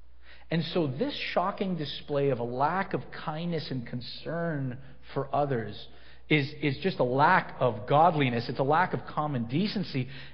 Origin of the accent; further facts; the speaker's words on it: Scarborough, Ontario, Canada; I tell people I'm from Scarborough